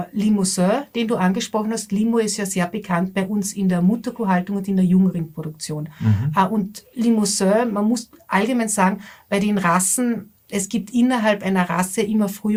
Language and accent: German; Austria; bei uns in Österreich ist eben auch so